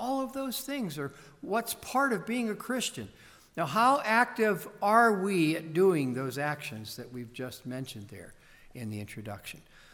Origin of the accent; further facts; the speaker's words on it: Pennsylvania, United States; I grew up near Pittsburgh, and it seems like people who come from the Pittsburgh area, no matter where they live, and I haven't lived in Pittsburgh since I graduated from high school and went off to college